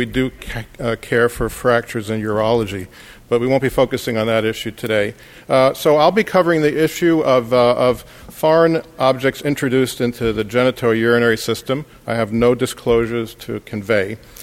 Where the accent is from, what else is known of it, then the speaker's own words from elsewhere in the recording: Houston, Texas, United States; from Houston, Texas.